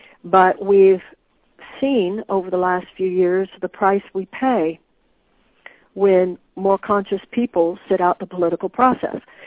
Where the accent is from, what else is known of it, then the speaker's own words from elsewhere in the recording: United States; I'm going to lead from a context of I'm an American, you're an American.